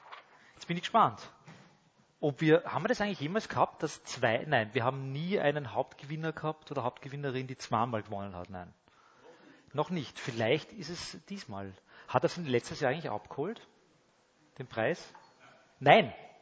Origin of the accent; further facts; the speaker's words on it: Stockerau, Lower Austria, Austria; Ich bin ja aus Stockerau, ich komme ja aus Stockerau.